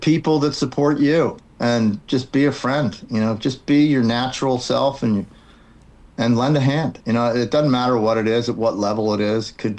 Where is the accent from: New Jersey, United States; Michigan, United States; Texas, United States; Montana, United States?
New Jersey, United States; I'm from South Jersey, and if you get a big head in South Jersey, you get knocked down real fast.